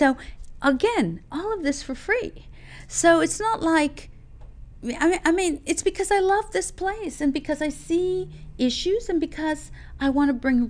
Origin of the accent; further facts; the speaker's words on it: California, United States; Certainly, remember, this is my hometown. I've been in Orange County in all my life.